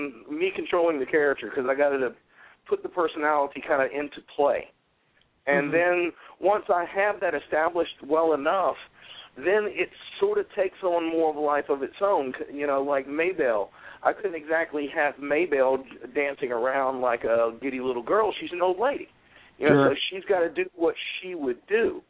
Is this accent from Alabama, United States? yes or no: yes; Spanish Fort, Alabama, United States; now in New York, United States; Also, my hometown of Spanish Fort and Baldwin County, and here, like I said, here in New York.